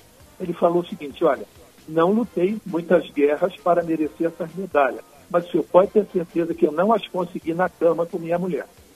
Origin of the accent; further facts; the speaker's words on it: Rio de Janeiro, Brazil; Eu tinha 13 anos quando a rainha visitou o Brasil e ela passou pelo Rio de Janeiro, de onde eu sou originário.